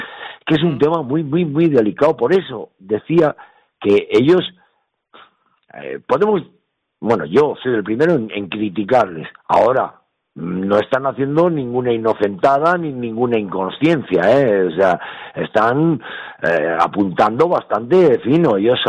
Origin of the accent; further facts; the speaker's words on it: Aranda de Duero, Castile and León, Spain; se quería llevar un partido a Los Ángeles y otro a Miami y otro a mi pueblo de Aranda de Duero.